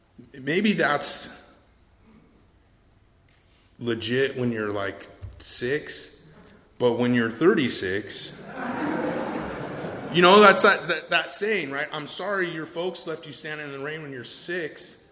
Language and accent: English; California, United States; I grew up in Northern California, pretty good home.